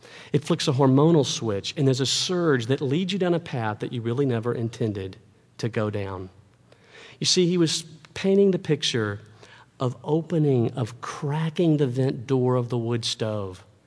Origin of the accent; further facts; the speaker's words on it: the South, United States; When I was a seminary student living in Philadelphia, I'm from the South, it was my first venture into the North, and it was cold up there.